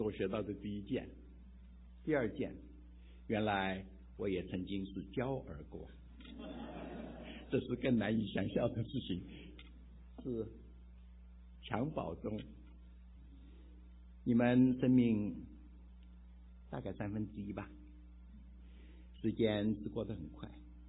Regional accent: Chongqing, China; born there; 我是生在重庆，我们在后方跟日本人打仗，那是正跟日本正打的稀里糊涂的时候，打抗日抗了一半的时候，在重庆

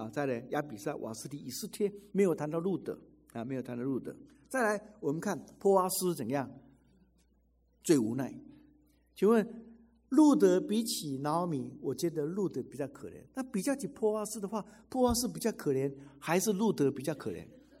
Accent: Nantou County, Taiwan; 台湾南投人，家世清寒，唯以清白自傲

